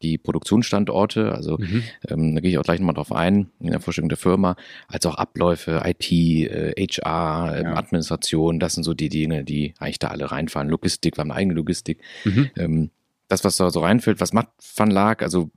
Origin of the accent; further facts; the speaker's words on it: North Rhine-Westphalia, Germany; komme aus der Nähe von Köln, also bin geboren tatsächlich in Bonn, noch damals war es Bundeshauptstadt tatsächlich und zwischen den beiden wunderschönen Städten Köln und Bonn aufgewachsen.